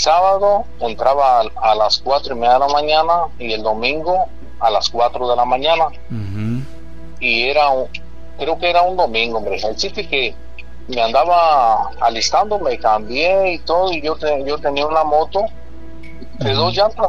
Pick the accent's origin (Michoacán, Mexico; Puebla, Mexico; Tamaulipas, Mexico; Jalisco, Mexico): Michoacán, Mexico; Queringuicharo; me sucedió ahí en el rancho donde soy yo, ahí de Michoacán, ahí de Queringuicharo, pues, cerca de Zamora, La Piedad y Cuandureo. Yo soy municipio de Cuandureo, Michoacán.